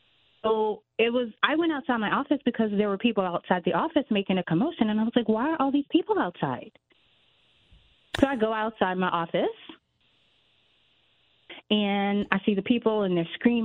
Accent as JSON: {"language": "English", "region": "the South", "country": "United States", "lives_now": "Connecticut, United States", "said": "you know, we're in Connecticut. It snows. I'm originally from the South."}